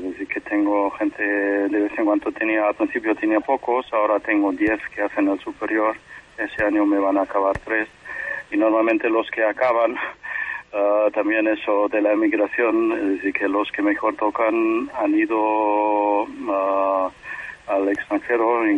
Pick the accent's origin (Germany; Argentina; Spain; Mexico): Germany; como soy alemán, pues me gusta mucho el repertorio alemán en general